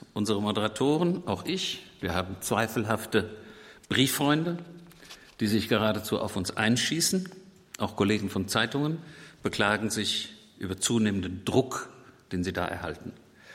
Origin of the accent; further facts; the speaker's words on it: Limburg, Hesse, Germany; der Nassauischen Landeszeitung in Limburg, meine Heimatstadt.